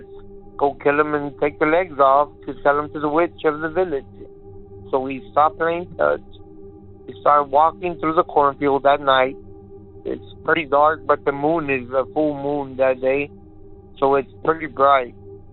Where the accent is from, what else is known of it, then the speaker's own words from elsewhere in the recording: Texas, United States; I am from Texas.